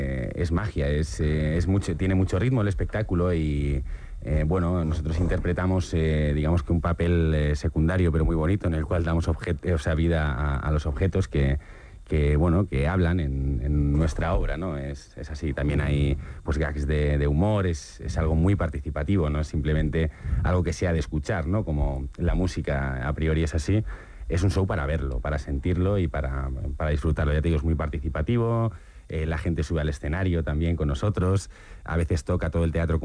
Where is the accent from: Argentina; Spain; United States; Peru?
Spain; Community of Madrid; Sí, bueno, somos de Alcalá de Henares, de Torrejón, de... Somos ciudadanos del mundo también, ¿eh?